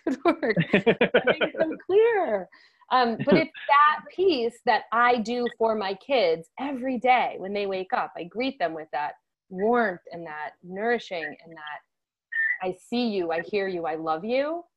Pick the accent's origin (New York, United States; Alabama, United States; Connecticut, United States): Connecticut, United States; Yeah, I mean, I'm from Connecticut, and you know, in Judaism, there's so much around this is around intelligence and intellect and academia